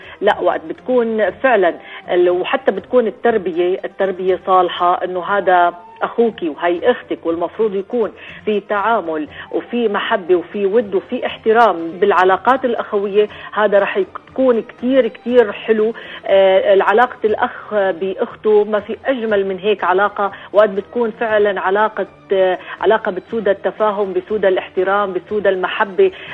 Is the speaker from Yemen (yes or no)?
no; Damascus, Damascus Governorate, Syria